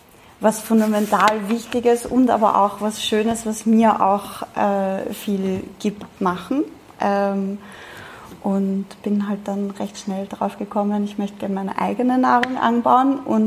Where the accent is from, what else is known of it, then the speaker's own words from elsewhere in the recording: Klosterneuburg, Lower Austria, Austria; Ich komme ursprünglich aus Klosterneuburg, das ist gleich neben Wien. Nach über viele, viele verschiedene Wege habe ich da jetzt in die Südoststeiermark gebracht.